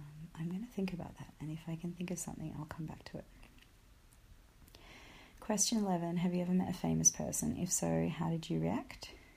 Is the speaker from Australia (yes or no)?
yes; Australia; First of all, I'm Australian, so we don't have fall, we have autumn.